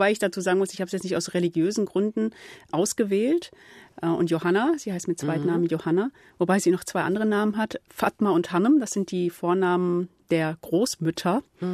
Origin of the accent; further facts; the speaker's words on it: Duisburg, North Rhine-Westphalia, Germany; accent: Ruhrpott; Nicht um den türkischen Akzent loszuwerden, sondern um den Ruhrpott-Akzent loszuwerden. Ich bin in Duisburg aufgewachsen. Wenn ich will, dann kann ich voll Duisburg werden